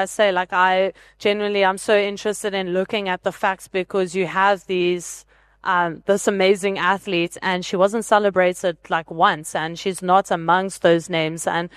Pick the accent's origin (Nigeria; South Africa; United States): South Africa; but as a South African, I have more individual medals than the most decorated Australian Olympian.